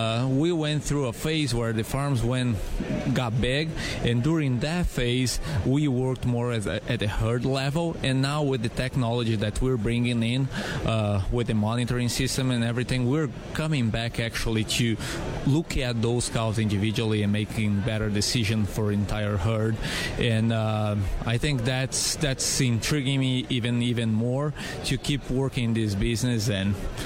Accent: Brazil; also born or lived in Wisconsin, United States; when people ask me, I normally say that Wisconsin is my home state in the U.S., even though I'm from Brazil, Wisconsin is home for me.

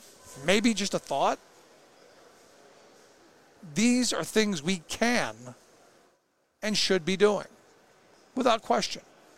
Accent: Cleveland, Ohio, United States; And I go back to, you know, my experience growing up in Cleveland, watching the deindustrialization, watching the steel mills close

